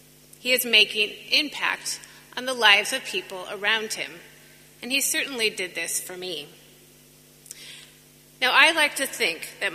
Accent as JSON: {"language": "English", "country": "United States", "lives_now": "England", "said": "as an American living in England who has never known the reality of poverty"}